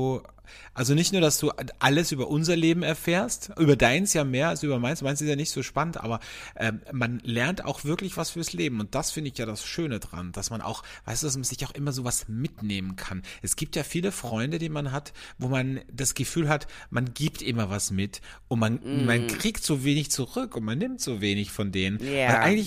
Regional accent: Austria; es gab es bei euch wahrscheinlich nicht in Deutschland, aber bei uns in Österreich gab es eine TV-Werbung im linearen Fernsehen

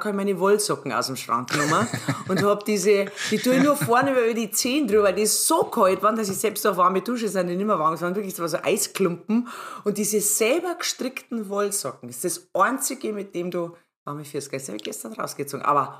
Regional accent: Bavaria, Germany; accent: Bavarian; Ich zum Beispiel, ich spreche ja nur Bayerisch.

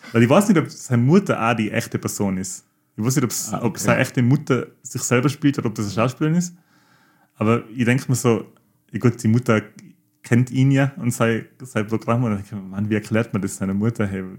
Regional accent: Austria; weil wenn man jetzt so Sketch-Comedy hört, dann denkt man als Österreicher

